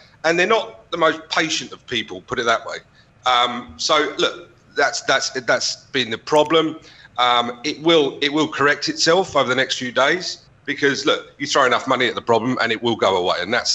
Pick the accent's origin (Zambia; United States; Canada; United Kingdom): United Kingdom; England; I'm from England.